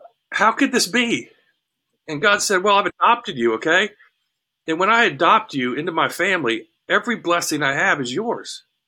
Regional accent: Huntsville, Alabama, United States; I'm a NASA kid, okay? I grew up in Huntsville, which is where we built the space shuttle.

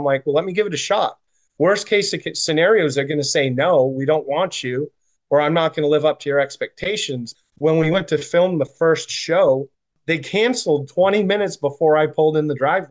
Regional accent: Maine, United States; moved away as an adult; I grew up in Maine. I'm not sure if a lot of the listeners know that. I grew up and was born and raised in Maine and lived there for the most part until I was in my early 40s.

